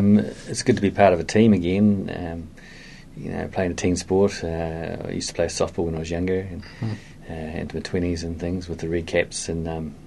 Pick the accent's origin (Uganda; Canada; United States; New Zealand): New Zealand; Mataura, Southland; Well, I'm from Matera originally, so from Southland originally area, so I've always lived here, been up to around a bit in the new supermarket industry and come down here and start a family in 2000. So I've been here for a wee while.